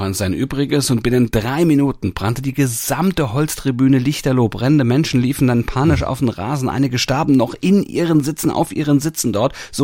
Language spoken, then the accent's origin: German; Hanau, Hesse, Germany; Rudi Völler kommt aus Hanau, aus meiner Geburtsstadt.